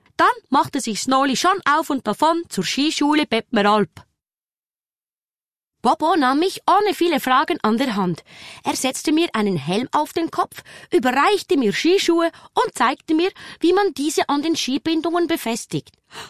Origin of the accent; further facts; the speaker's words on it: Valais, Switzerland; Ich bin etwas schüch, aber ich liebe Abenteuer aller Art und dafür ist meine Heimat, die Aletsch Arena, wie geschaffen.